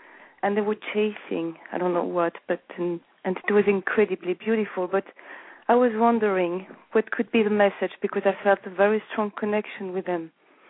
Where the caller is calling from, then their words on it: France; English is a second language; I'm calling from France.